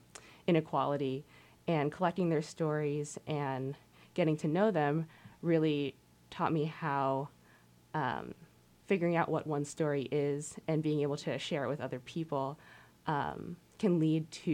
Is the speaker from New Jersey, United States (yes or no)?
yes; New Jersey, United States; now in Sitka, United States; I grew up in New Jersey, really close to New York City, and went to New Haven.